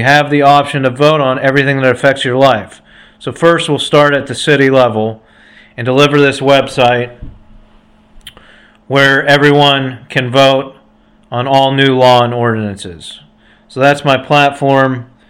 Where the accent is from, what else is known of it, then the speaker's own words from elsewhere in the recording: Utica, United States; I talked about creating a podcast of my hometown, my small town of Utica. It's 200 people.